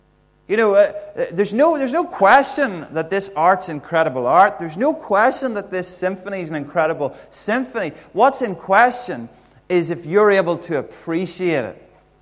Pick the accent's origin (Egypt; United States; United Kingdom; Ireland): Ireland; Monaghan, Ulster; our wee church down in where I grew up in Monaghan.